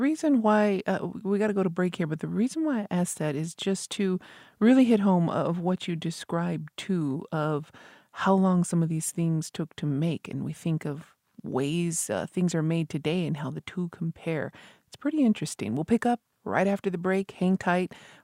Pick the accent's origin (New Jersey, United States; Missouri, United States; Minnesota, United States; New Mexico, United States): New Mexico, United States; Isleta Pueblo; from Mislata Pueblo